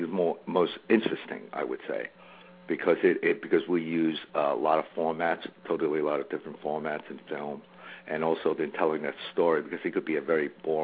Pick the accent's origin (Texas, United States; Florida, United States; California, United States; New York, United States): New York, United States; Since I grew up in New York, I wanted to do a picture on the Chinatown gang